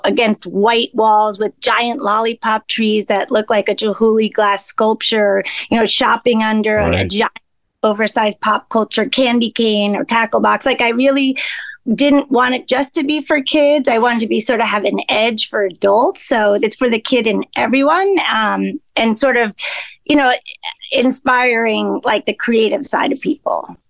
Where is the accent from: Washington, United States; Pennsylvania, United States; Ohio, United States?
Pennsylvania, United States; Allentown; And I grew up in Allentown.